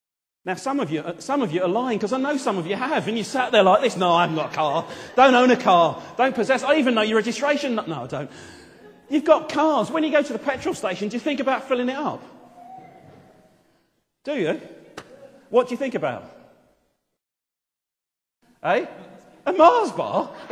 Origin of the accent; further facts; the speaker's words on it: United Kingdom; I know it's difficult, and I know we're British